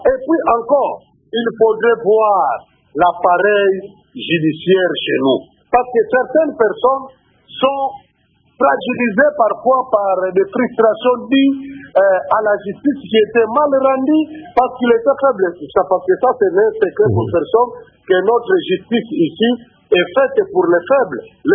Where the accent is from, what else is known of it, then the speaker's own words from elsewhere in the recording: DR Congo; now in Angola; Chez nous au Congo, n'importe qui peut avoir le certificat de naissance, de résidence